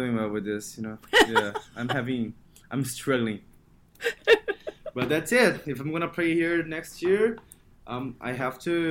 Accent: Brazil; English is a second language; now in United States; I came from Brazil, really not as much as USA, but not even close to pro.

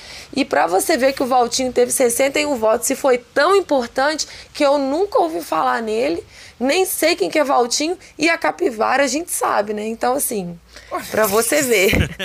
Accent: Juiz de Fora, Minas Gerais, Brazil; sou de Juiz de Fora, tô mandando esse áudio pra vocês

